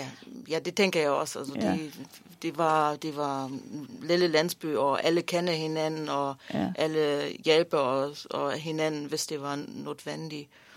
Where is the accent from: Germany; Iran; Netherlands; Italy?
Germany; Kamin, Mecklenburg-Vorpommern; Danish is a second language; also born or lived in Rostock; Jeg blev født i Rostock, og så opvokst i Kamin.